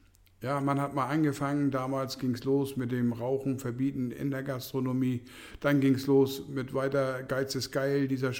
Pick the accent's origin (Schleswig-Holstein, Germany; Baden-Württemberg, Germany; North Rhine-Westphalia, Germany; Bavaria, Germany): Schleswig-Holstein, Germany; Und ich komme aus dem Bereich Nordfriesland und war früher als Gastronom in Dithmarschen tätig